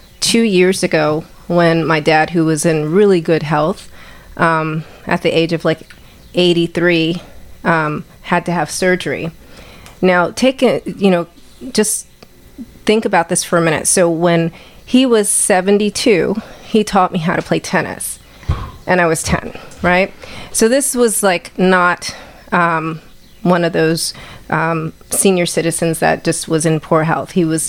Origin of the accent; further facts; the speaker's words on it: Atlanta, Georgia, United States; also born or lived in Chicago / Sturtevant; So I was born in Chicago. I lived in Sturtevant, Wisconsin for a little bit, but most of my childhood was in Atlanta.